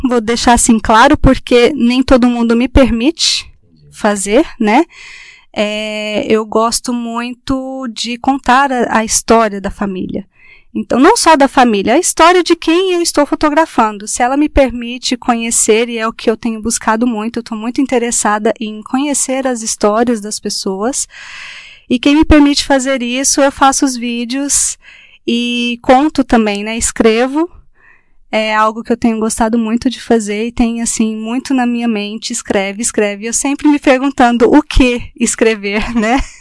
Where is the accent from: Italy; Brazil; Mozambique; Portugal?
Brazil; now in Germany; a Alemanha é um país lindo, é muito organizado, mas... Tem um outro lado que, como brasileira, a minha dificuldade, o meu grande desafio é o frio e a língua.